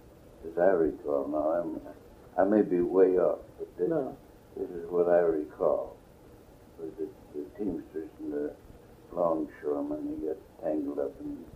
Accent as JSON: {"language": "English", "region": "Washington", "country": "United States", "tie": "born or raised there", "also_born_or_lived": "Michigan", "said": "Born in Michigan and raised in, well, I was raised in Washington. I wasn't raised in Seattle. I came to Seattle with my parents."}